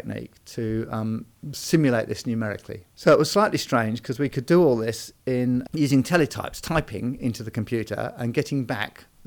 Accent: South West England, United Kingdom; So I was brought up not just in Devon, but in rural Devon. Our house was four square in the country, surrounded by fields.

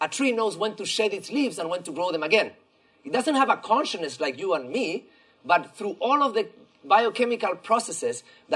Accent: Chile; English is a second language; moved away as an adult; now in United States; as you probably hear from my funny accent that maybe you're not able to locate, I'm from Chile. And I've been living in the U.S. for 11 years.

